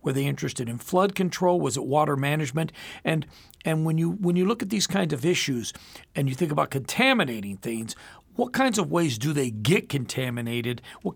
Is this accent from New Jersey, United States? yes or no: no; Arizona, United States; So I'm from Arizona. My family's from Missouri, but I only came back here in the summers.